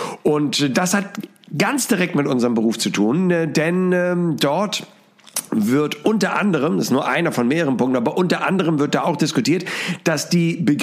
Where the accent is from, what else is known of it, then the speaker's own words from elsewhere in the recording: Hamburg, Germany; Also ist meine erste Kritik natürlich jetzt sehr, sehr subjektiv aus meiner Sicht als Hamburger.